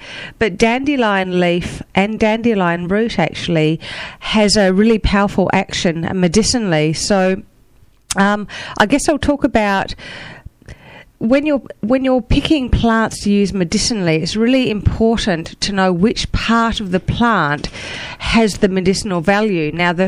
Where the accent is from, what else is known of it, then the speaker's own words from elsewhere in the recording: Australia; Well, it might be my Australian apologies for being Australian, but I do talk through my nose sometimes.